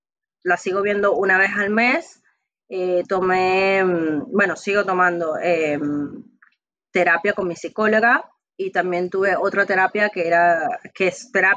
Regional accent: Venezuela; also born or lived in Italy; desde la primera vez que emigramos de Italia a Venezuela hasta más o menos mi adolescencia, la situación en casa no era tan normal

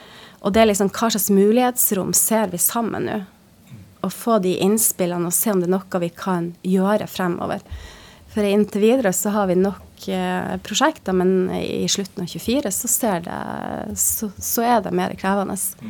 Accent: Tromsø, Troms, Norway; som nordlending og fra Tromsø

